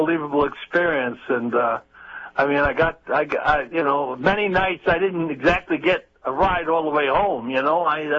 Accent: Brooklyn, New York, United States; born there; also born or lived in Central Islip; I was born in Brooklyn. We moved out to Central Islip in 1950.

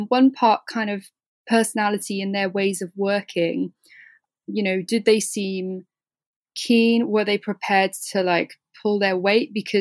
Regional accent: Swindon, South West England, United Kingdom; the roots and the origins of the music itself were kind of created whilst I was growing up in Swindon.

